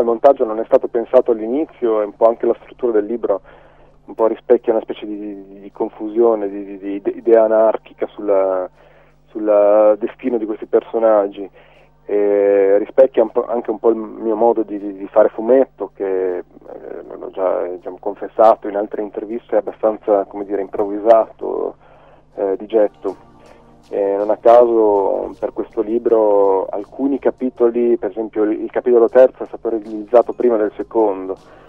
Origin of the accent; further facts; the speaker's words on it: Emilia-Romagna, Italy; I miei genitori sono friulani, sì, però io sono nato, ho vissuto anche a lungo in Romagna, vicino a Cervia.